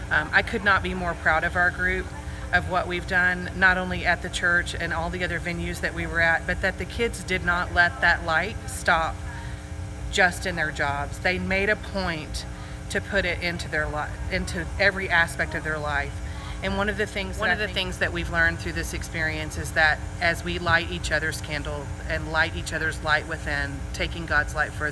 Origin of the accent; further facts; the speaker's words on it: Georgetown, Texas, United States; I'm from Georgetown, Texas, and I had the pleasure of staying at First United Methodist Church here in Roswell with my mission group.